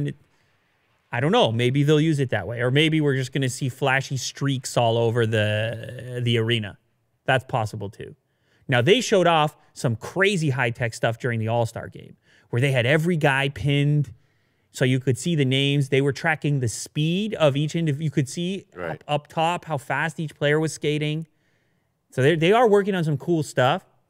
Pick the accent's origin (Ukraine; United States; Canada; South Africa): Canada; Well, I'm from Canada, so.